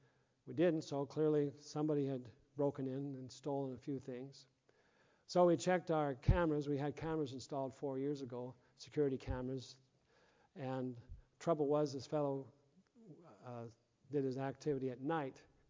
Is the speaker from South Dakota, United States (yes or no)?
yes; Tyndall, South Dakota, United States; Carol and I were in Tyndall, my hometown, a week ago for a high school reunion